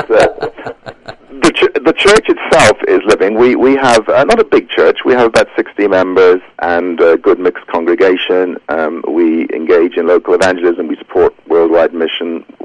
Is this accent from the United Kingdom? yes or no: yes; Wales, United Kingdom; also born or lived in London; he was living in London when I was born. He was a minister in a Welsh-speaking church in London. But I was brought back. We went back to Wales. I was brought up in Wales.